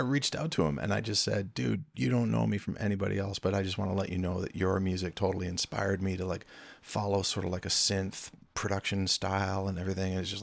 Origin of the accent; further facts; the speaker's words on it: Peterborough, Ontario, Canada; I grew up in Peterborough, Ontario, Canada.